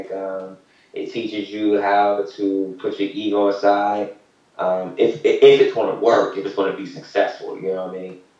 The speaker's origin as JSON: {"language": "English", "town": "Columbus", "region": "Ohio", "country": "United States", "said": "Nah. So I'm from Columbus. And so for me, it was just, when you're in Columbus, it's you're a Buckeye."}